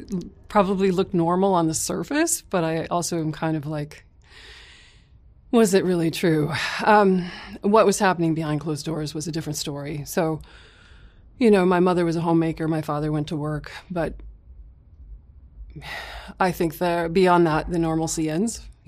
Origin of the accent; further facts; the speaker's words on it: Nashua, New Hampshire, United States; now in Alaska, United States; Yeah, I grew up in New Hampshire, southern New Hampshire, Nashua.